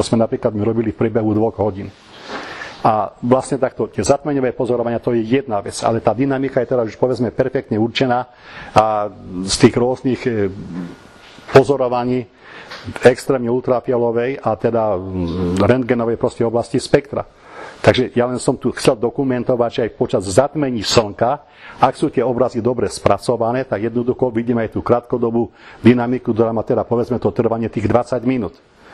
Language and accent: Slovak; Prešov Region, Slovakia; Veľmi rýchle, aby som vám ukázal, že odkiaľ som, čiže to je pohľad na Vysoké Tatry